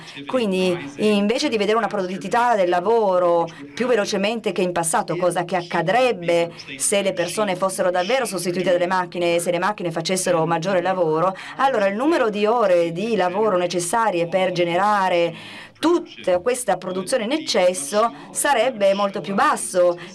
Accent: United States; Italian is a second language; Io sono degli Stati Uniti, sono americano

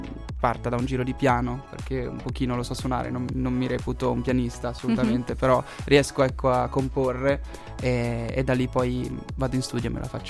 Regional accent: Milan, Lombardy, Italy; now in Turin, Italy; Sì, sono okay, italiano, okay. Sì, sì. Nato e cresciuto in Italia.

